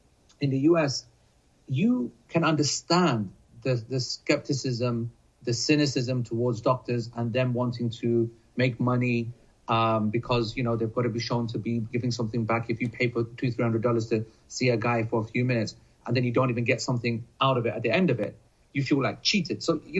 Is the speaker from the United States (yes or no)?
no; United Kingdom; I want to comment on that as a Brit.